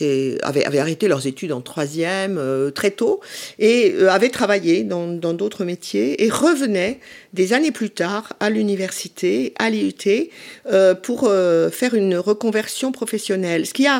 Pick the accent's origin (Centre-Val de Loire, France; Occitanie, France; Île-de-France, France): Île-de-France, France; Paris; Moi, j'ai été très atypique, puisque je venais de Paris et j'étais vraiment la seule parisienne de la promotion.